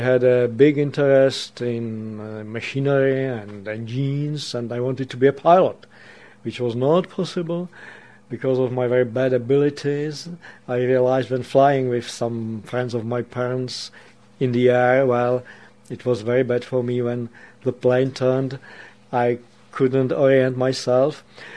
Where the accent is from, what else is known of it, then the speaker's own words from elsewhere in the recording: Prague, Czechia; English is a second language; Okay, so I was born in Europe, in former Czechoslovakia, before the beginning of the World War II. And I was born in Prague, the capital of Bohemia, which is my native city. And I've been living there almost all my life.